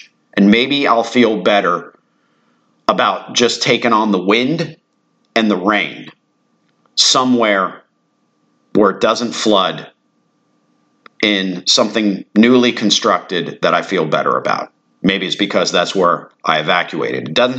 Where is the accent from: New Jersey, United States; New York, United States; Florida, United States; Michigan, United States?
Florida, United States; Redington Shores; thank God they didn't have to go through this in the house that I grew up in Reddington Shores.